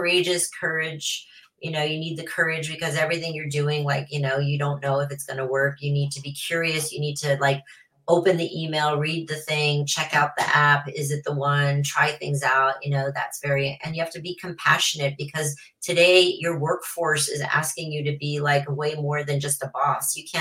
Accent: Paris, Île-de-France, France; I from the age of 7 to 19, I was raised in Paris.

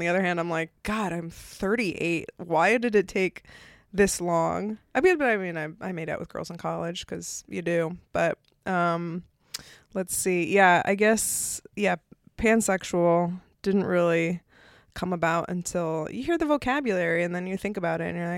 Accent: Ireland; Sorry for, I just feel like I just answered as an Irish person.

